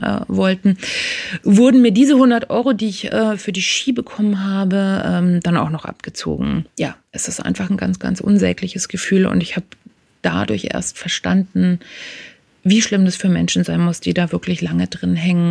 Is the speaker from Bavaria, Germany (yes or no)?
yes; Bavaria, Germany; now in Hamburg, Germany; ich komme ursprünglich aus Bayern, lebe aber jetzt in Hamburg